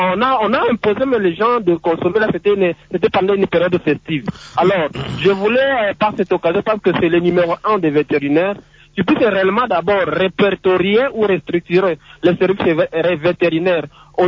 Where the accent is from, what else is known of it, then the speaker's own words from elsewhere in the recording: DR Congo; Mais ce qui n'est pas le cas ici chez nous en RDC